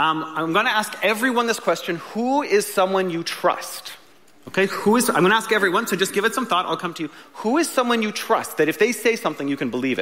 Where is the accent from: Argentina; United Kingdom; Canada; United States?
Canada; Edmonton, Alberta; now in Langley, Canada; Now, I haven't always lived in Langley. I grew up in Edmonton and lived in a couple different places. So my wife and son and I moved to Langley about 14 years ago.